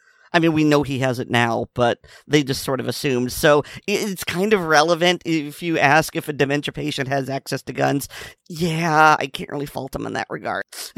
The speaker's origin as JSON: {"language": "English", "region": "Florida", "country": "United States", "said": "I'm from Florida, and he's from Massachusetts."}